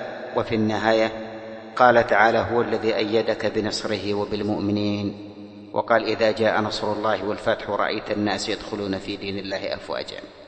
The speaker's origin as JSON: {"language": "Arabic", "country": "Yemen", "said": "عندنا في اليمن دور حديث"}